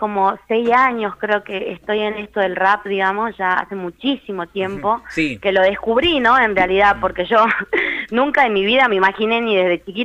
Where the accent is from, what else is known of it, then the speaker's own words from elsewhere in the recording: Salta, Argentina; Yo soy de acá, de barrio Limache.